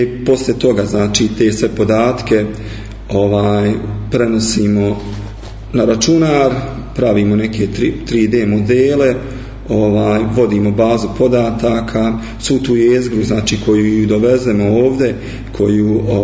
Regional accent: Lukavac, Tuzla Canton, Bosnia & Herzegovina; 92. sam godište, dolazim iz Lukavca, osnovnu i srednju školu završio sam u Lukavcu, a Rudarsko-geološko-građevinski fakultet u Tuzli

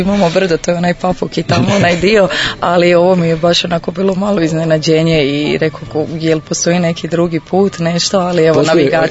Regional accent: Osijek, Osijek-Baranja County, Croatia; dolazim iz Osijeka.

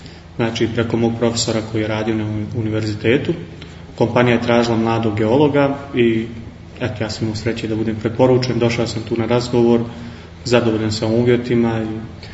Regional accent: Nezuk, Federation of Bosnia and Herzegovina, Bosnia & Herzegovina; also born or lived in Tuzla; dolazim iz mjesta Nezuk u opštini Sapna. Tamo sam završio i srednju ekonomsku školu, nakon čega upisujem studije u Tuzli

